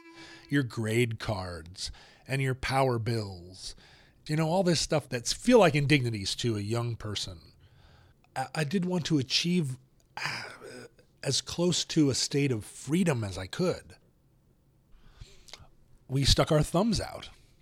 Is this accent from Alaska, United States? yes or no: yes; Alaska, United States; Growing up in Alaska, you're an American. You know you're an American. But you're also thousands of miles away from America.